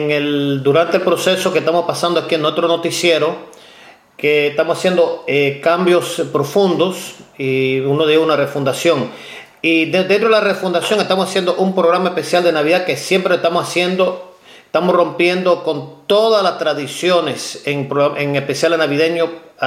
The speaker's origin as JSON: {"language": "Spanish", "region": "the North", "country": "United States", "tie": "born there", "said": "no soy puertorriqueño, soy cubano y español de sangre, aunque nací en el norte de los Estados Unidos"}